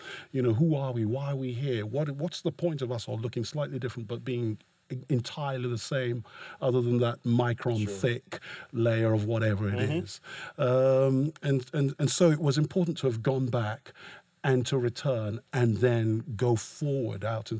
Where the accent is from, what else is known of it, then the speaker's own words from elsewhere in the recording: Nigeria; also born or lived in London; Yeah, at the age of seven. For 10 years, lived in Nigeria.